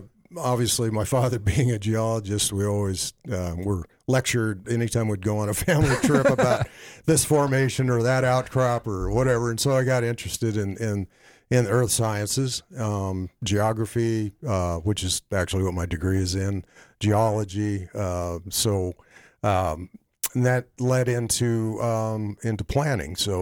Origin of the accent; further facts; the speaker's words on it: Wyoming, United States; also born or lived in Sheridan; I was born in Sheridan, actually, but my family was in oil, and so we moved a lot. My father was a geologist, and so we lived all over Wyoming, as I say, the Intermountain West, overseas.